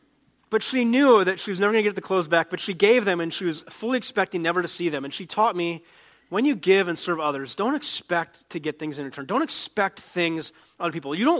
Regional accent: North Dakota, United States; I grew up in North Dakota. You wave to everybody, just to everybody, as many times as you can.

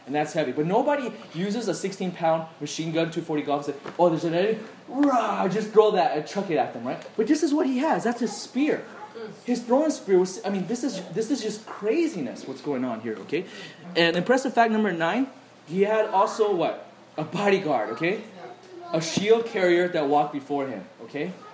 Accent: United States; I was like, no, I'm not imperial. I'm American.

